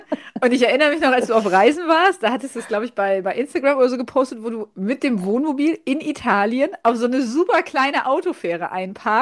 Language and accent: German; East Germany, Germany; Also ich bin ja auch aus dem Osten.